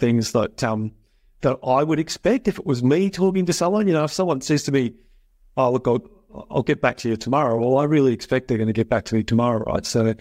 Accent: Melbourne, Victoria, Australia; I was brought up in Melbourne. I was born in Wantirna, out in the northern suburbs of Melbourne.

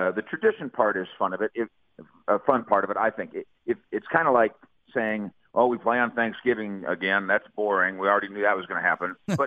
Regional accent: Minnesota, United States; also born or lived in Colorado; I grew up in Minnesota and then Colorado. I've had enough of cold weather.

